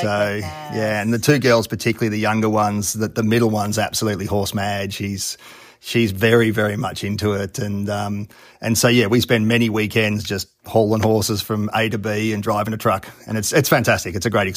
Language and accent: English; Coffs Harbour, New South Wales, Australia; I'm from Coffs Harbour in Australia, so basically halfway up the east coast of Australia. So very nice part of the world, very similar to Southern California in many ways, weather-wise, and nice place to live.